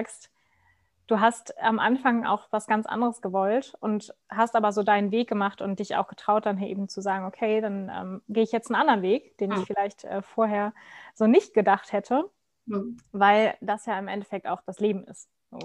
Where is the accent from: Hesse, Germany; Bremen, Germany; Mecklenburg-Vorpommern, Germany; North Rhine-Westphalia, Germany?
North Rhine-Westphalia, Germany; Cologne; dass sie dort arbeitet, wo ich herkomme, aus dem wunderschönen Köln